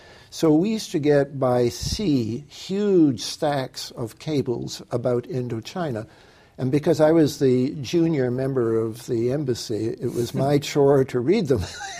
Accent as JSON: {"language": "English", "town": "Montreal", "region": "Quebec", "country": "Canada", "tie": "born there", "said": "I'm a Canadian. I was born in Montreal"}